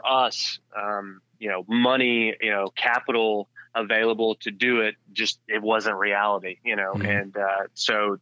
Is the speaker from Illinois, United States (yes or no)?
no; Arkansas, United States; I grew up in Northwest Arkansas in a family that was a billboard family.